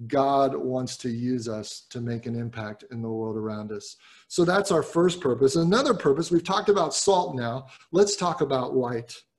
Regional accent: Cincinnati, Ohio, United States; You know, when I was a kid growing up in Cincinnati, Ohio, we took a few times where we drove down to a spot in the state of Kentucky called Mammoth Cave.

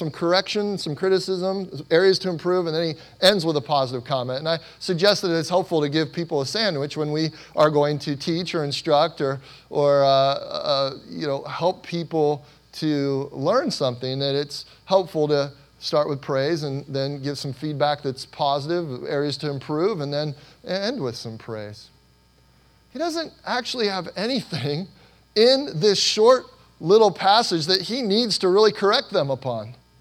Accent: Ohio, United States; also born or lived in Indiana / Tennessee; I'm from Ohio and lived in Indiana for several years and lived in Tennessee.

